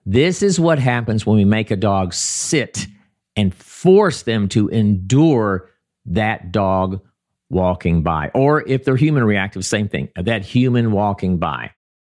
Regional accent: United States; Now let's talk about my home country, the United States.

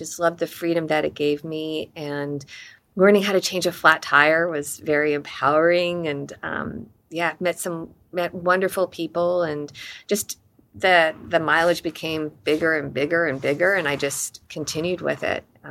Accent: New Jersey, United States; born there; also born or lived in Utah / Arizona / Michigan / Missouri; So I was born in New Jersey, then lived in Utah, Arizona, went to college in Michigan, and then Missouri, and then met Jeff in Washington State.

